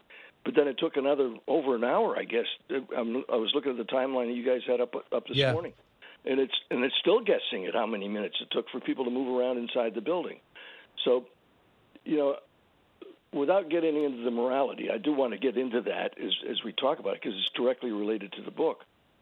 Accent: San Antonio, Texas, United States; born there; And I was born in San Antonio, which is the biggest city close enough to Uvalde.

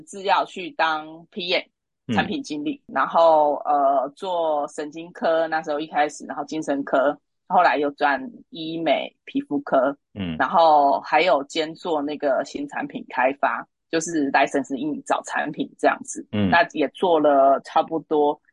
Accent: Kaohsiung, Kaohsiung City, Taiwan; moved away as an adult; now in Taipei, Taiwan; 那其实我是高雄人啊，齁，那我本身就是在高雄读完高中，然后呢就考上大学，所以1995年的时候上台北。

